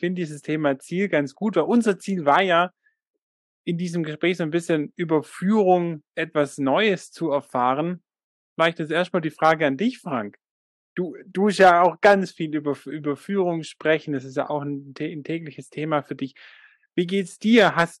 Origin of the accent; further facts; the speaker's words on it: Germany; da kommen manchmal Ideen über den Teich rüber geschwappt, wo wir Deutschen sagen, wow, langsam, ganz langsam